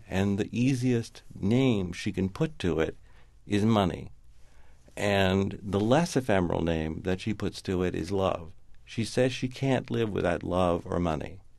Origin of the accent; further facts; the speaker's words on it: the South, United States; I grew up in the South in the country, and one thing you learned was any eccentricities that happened in your own town were kind of okay.